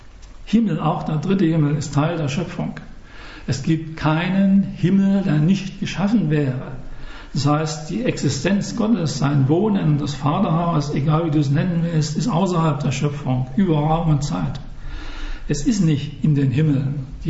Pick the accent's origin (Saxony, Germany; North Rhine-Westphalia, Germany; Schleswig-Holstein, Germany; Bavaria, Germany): Saxony, Germany; In meiner Heimat, ich komme aus Sachsen